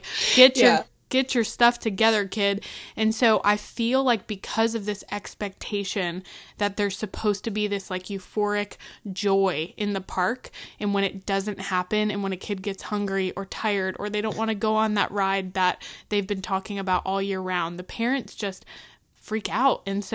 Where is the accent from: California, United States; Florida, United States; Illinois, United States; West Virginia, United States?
Florida, United States; Growing up in Central Florida and being someone who has been to Disney many, many, many times and also working there